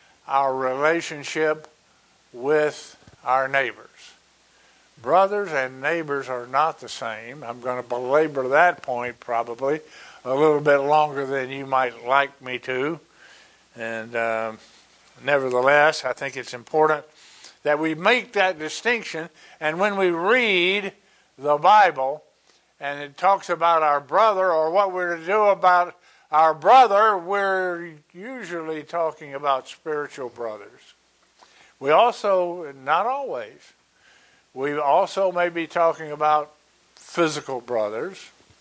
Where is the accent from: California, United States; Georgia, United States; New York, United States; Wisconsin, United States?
Georgia, United States; Athens; born there; I was born in Athens, Georgia in 1942, about a month after Pearl Harbor.